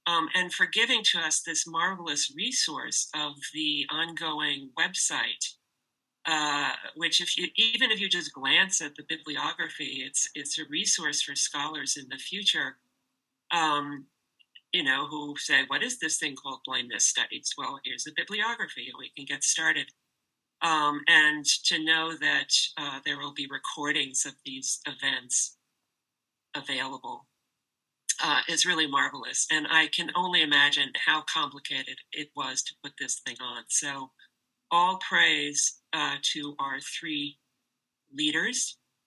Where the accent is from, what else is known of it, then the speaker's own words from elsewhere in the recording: New York, United States; I grew up in New York, and it seemed right now to enter this new phase of my life by returning to what I still consider my home.